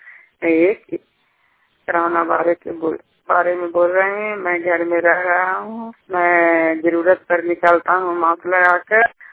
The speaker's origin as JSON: {"language": "Hindi", "town": "Hilsa", "region": "Bihar", "country": "India", "said": "छत्तीसगढ़ से के रहने वाले हैं, थाना हिलसा जिला नालंदा के निवासी है।"}